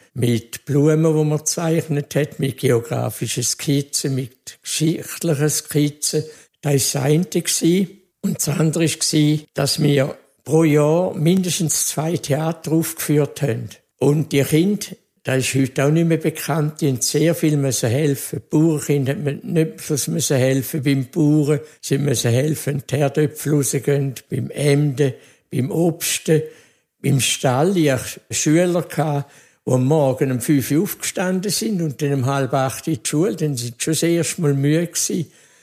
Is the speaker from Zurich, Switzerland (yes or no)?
no; Thurgau, Switzerland; darum sind wir auf Kesswil gekommen, in die Nähe von dem Dorf, wo ich aufgewachsen bin, von Omenshorn.